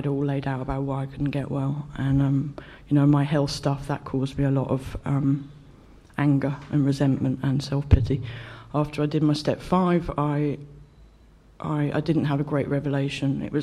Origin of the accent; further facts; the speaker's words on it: London, United Kingdom; I'm from West London